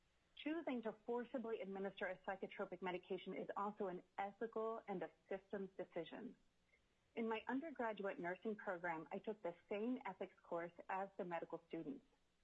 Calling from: Anchorage, Alaska, United States; I'm calling today from Anchorage to testify about SB 120.

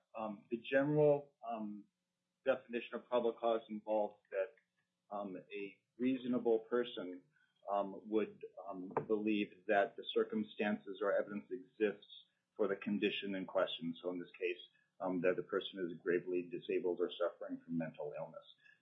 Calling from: Anchorage, Alaska, United States; I'm an Alaska State Trooper currently assigned to the AST Director's Office. I'm calling from Anchorage.

